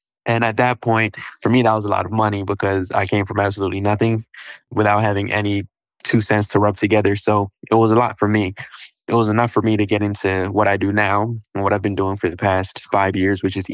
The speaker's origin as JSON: {"language": "English", "region": "London", "country": "United Kingdom", "moved": "yes", "lives_now": "Baltimore, United States", "said": "2015, we moved from London, England. We moved to Baltimore, Maryland. And it was just me, my sister, and my brother."}